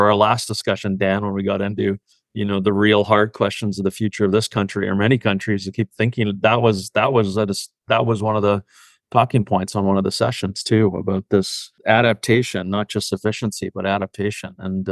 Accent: Canada; I'm Canadian.

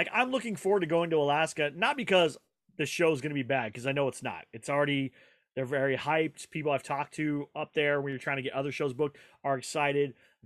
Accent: England, United Kingdom; maybe because I'm English.

